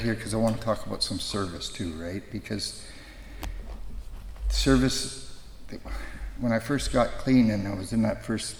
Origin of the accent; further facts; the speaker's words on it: Canada; I'm from Canada, so I don't know anything about politics.